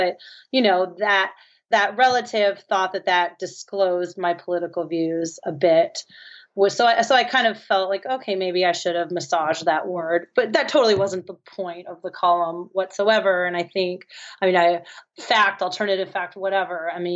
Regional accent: San Francisco, California, United States; I mean, I'm from San Francisco. I can tell you it gets old after a while.

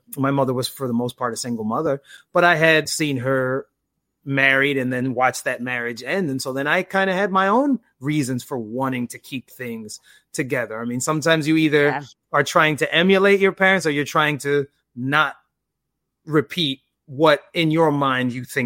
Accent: New York City, New York, United States; also born or lived in Denver, Colorado; I'm mostly an East Coaster. I grew up in New York City, and then for a period of time of my life, grew up in Denver, Colorado as well, but have lived in the DC metro area for the last 20 years, and I'm 42.

